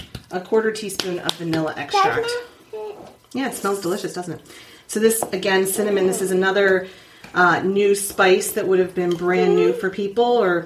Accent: Amish country, United States; I'm from Amish country, the way they make pretzels, right?

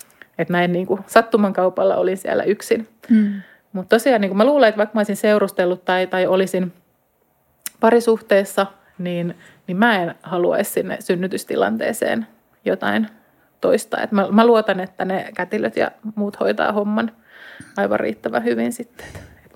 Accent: Espoo, Uusimaa, Finland; Mä oon siis Espoosta kotoisin

